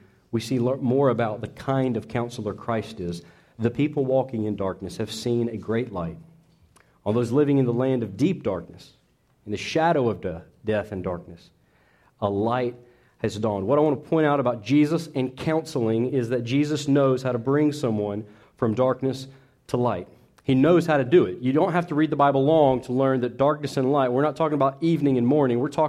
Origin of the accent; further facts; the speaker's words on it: Macon, Georgia, United States; Growing up in Macon, Georgia, my church made these big banners.